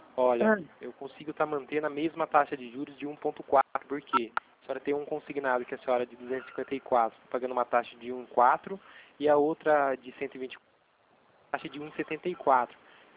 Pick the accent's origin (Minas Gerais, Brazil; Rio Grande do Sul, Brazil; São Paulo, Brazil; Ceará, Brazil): São Paulo, Brazil; Itatiba; eu sou daqui de Itatiba também, de São Paulo.